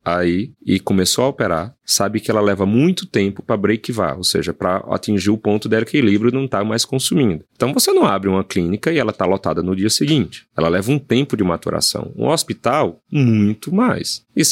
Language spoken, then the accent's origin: Portuguese; Ceará, Brazil; lá no Ceará, onde eu fui criado